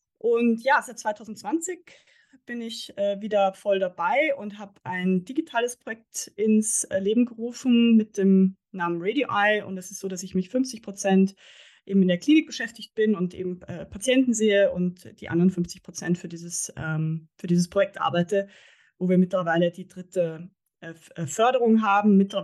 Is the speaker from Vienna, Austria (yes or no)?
yes; Vienna, Austria; moved away as an adult; also born or lived in England; Ja, also ich komme ja aus Wien, bin da aufgewachsen, zur Schule gegangen, habe da auch studiert.